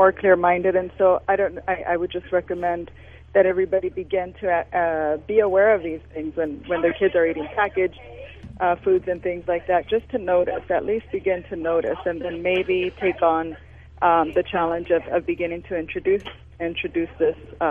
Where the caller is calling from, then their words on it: Las Vegas, Nevada, United States; I'm calling in from Las Vegas, and I am actually a student of Paul's.